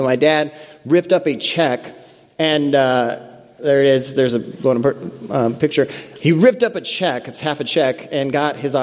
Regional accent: Colorado, United States; Many of you know I grew up in Colorado. That's why I'm a Broncos fan, as many of you know.

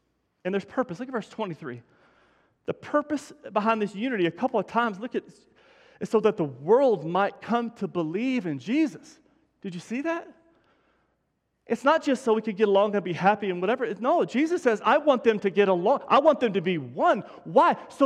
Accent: Denver City, Texas, United States; he and I grew up in Denver City, where I grew up, shocker, in a small church.

